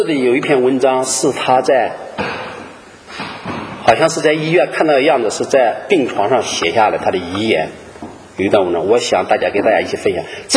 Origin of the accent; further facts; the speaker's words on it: China; 我们中国人常常有个话叫做"这个钱财多多益善"，是吧？